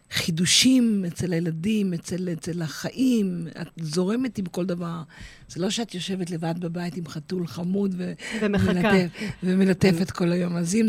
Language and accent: Hebrew; Nahariya, Northern District, Israel; אני ילידת נעריה, משם עברתי לגור בקיבוץ תל יוסף בגיל מאוחר יותר.